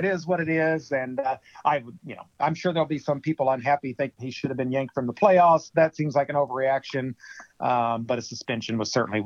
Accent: Missouri, United States; You know, I'm actually from Missouri.

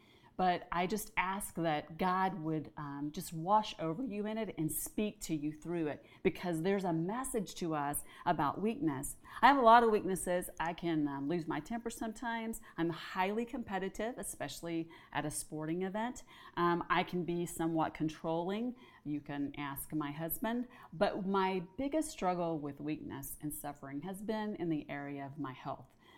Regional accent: Texas, United States; We grew up in Texas. It was kind of like you just buck up and do it.

